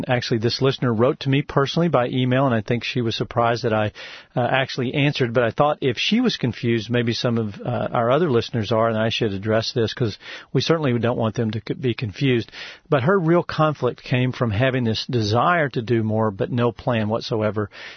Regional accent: Texas, United States; I'm from Texas, and every summer in Texas it gets hot, and some summers it gets very hot.

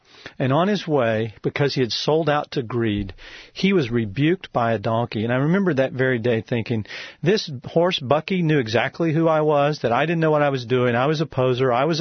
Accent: Texas, United States; I'm from Texas. I actually am predominantly a Cherokee Indian. I'm an American Indian. I was my grandmother was raised on a reservation. But I was raised in Texas, so I kind of thought of myself as a cowboy.

